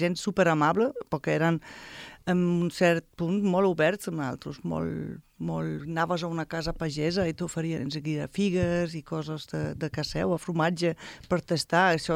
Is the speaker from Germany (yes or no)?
yes; Cologne, North Rhine-Westphalia, Germany; Catalan is a second language; Soc de Colònia, has dit, eh? Colònia no és tan fred.